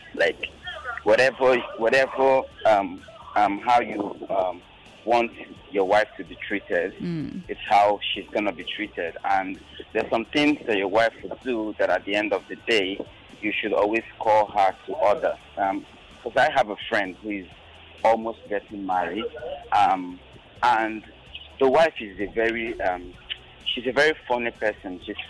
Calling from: Ikeja, Lagos, Nigeria; I'm calling from Lagos, Ikeja.

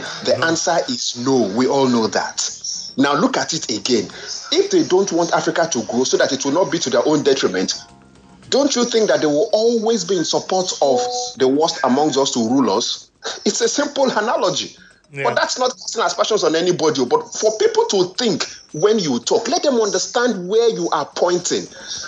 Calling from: United Kingdom; I'm calling from the UK.

